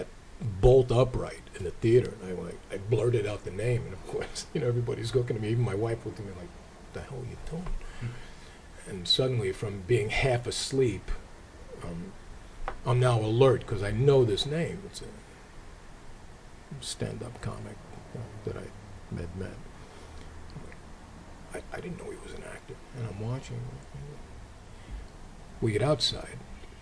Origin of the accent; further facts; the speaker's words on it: Brooklyn, New York, United States; born there; I was born in Ward 7 in Brooklyn.